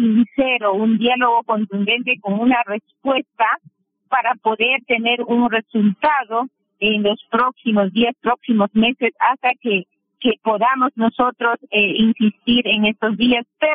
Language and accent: Spanish; Ecuador; si no estamos bien como pueblo ecuatoriano